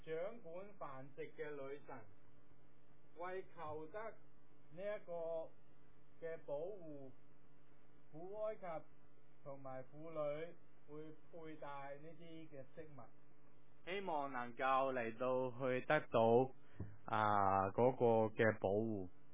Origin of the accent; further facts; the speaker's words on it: China; 因为或者对于我们中国人来说也都是同样，我们是很多不同的神明